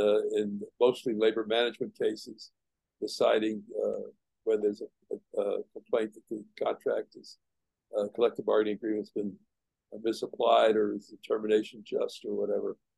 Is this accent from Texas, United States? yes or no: yes; Texas, United States; Growing up in Texas, going to New York was just too overwhelming, I think.